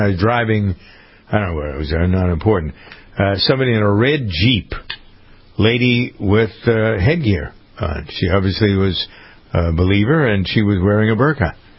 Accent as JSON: {"language": "English", "town": "Framingham", "region": "Massachusetts", "country": "United States", "tie": "born or raised there", "said": "there's quite a large contingent now moving into Framingham in certain areas. So that's my hometown."}